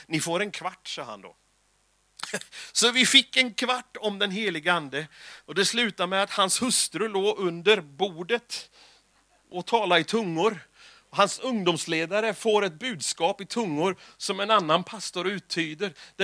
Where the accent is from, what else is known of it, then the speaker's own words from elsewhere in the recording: Sweden; Och jag är ju svensk